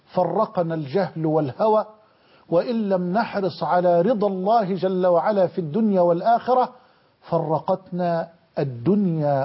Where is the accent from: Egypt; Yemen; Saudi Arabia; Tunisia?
Egypt; من يعيشون معنا في مصرنا من الأقباط